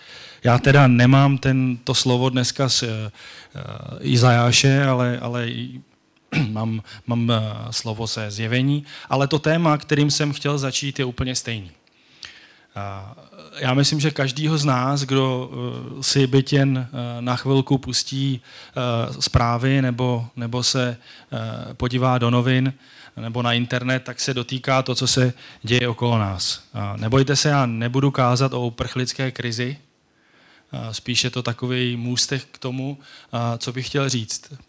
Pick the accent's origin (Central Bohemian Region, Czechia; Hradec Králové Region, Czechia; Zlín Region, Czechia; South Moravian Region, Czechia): Central Bohemian Region, Czechia; Kladno; jsem rodilý Kladeňák